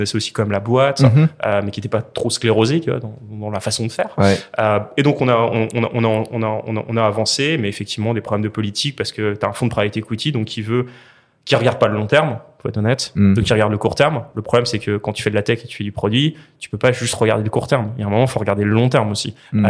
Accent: France; alors moi je suis français

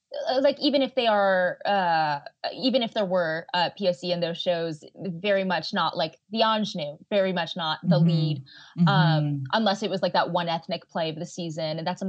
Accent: New Jersey, United States; I mean, I grew up in New Jersey. I'm a third gen South Asian. I grew up in very, you know, predominantly white spaces.

